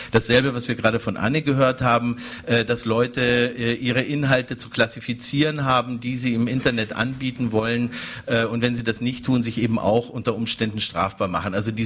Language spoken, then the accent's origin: German; Bavaria, Germany; Jemand, der wie ich unter Franz Josef Strauß aufgewachsen ist in Bayern